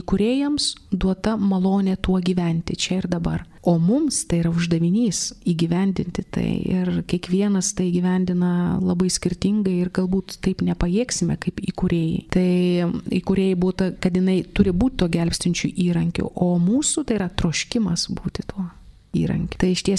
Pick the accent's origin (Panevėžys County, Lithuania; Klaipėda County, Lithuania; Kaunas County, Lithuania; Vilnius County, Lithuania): Vilnius County, Lithuania; Vilnius; Esu vilnietė ir gyvenau taip pat Vilniuje.